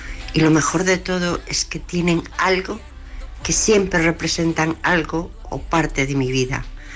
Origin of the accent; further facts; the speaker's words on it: Valencia, Valencian Community, Spain; de Valencia, tengo 63 años.